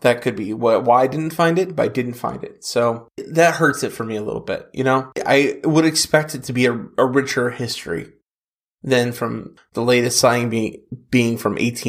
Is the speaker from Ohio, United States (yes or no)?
yes; Ohio, United States; like we mentioned before, we're both from Ohio. We grew up here.